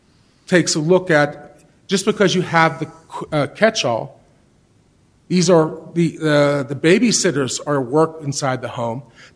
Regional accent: Ohio, United States; I'm from Ohio. That's exactly how it's written in Ohio.

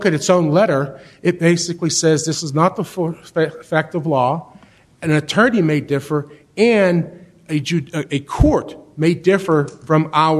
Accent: Ohio, United States; I'm from Ohio. That's exactly how it's written in Ohio.

